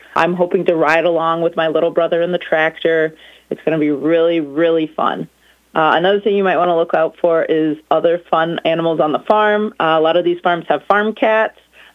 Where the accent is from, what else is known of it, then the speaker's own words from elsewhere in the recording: Wisconsin, United States; And, you know, even though we're all from Wisconsin, these farms are each different and unique in their own ways.